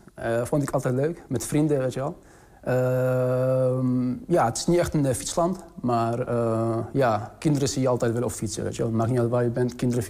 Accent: Syria; now in Netherlands; Ik ben 2015 uit Syrië gevlucht.

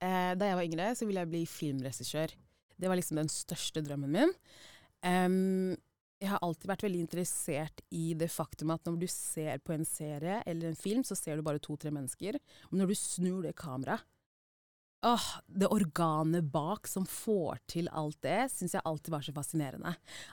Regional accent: Sierra Leone; Norwegian is a second language; now in Norway; jeg originalt fra Sierra Leone. Jeg ble født I Sierra Leone.

